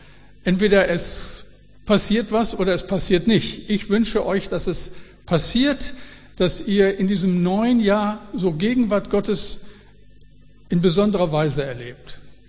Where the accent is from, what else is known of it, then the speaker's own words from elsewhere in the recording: Moers, North Rhine-Westphalia, Germany; da bin ich praktisch groß geworden, denn Moers, wo ich herkomme, war eine Tochtergemeinde der CG Mülheim.